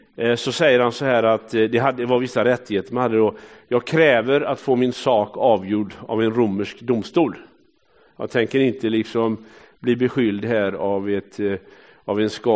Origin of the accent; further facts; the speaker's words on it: Hälsö, Västra Götaland County, Sweden; när jag växte upp på Hälsö, alltså nere vid ljugarebänken där